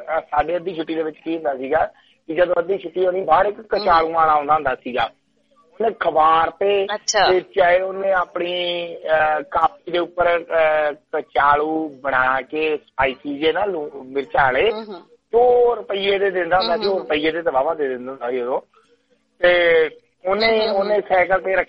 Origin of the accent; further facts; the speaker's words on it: Amritsar, Punjab, India; accent: Theth Punjabi; ਮੈਂ ਆ ਅੰਮ੍ਰਿਤਸਰ ਲਾ ਕੇ ਨਾ, ਮੇਰੀ ਬੋਲੀ ਜਿਹੜੀ ਹੈ ਨਾ ਠੇਠ, ਜਿਹਨੂੰ ਕਹਿ ਲਓ ਨਾ ਠੇਠ ਪੰਜਾਬੀ, ਪਾਕਿਸਤਾਨ ਦੀ ਬੋਲੀ ਤੇ ਓਹਦੇ ਨਾਲ ਥੋੜੀ ਜੀ ਮੈਚ ਕਰਦੀ ਆ